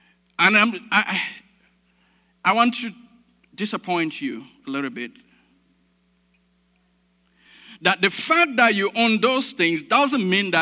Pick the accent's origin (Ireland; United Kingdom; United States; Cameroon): Cameroon; When I was growing up in Africa, in Cameroon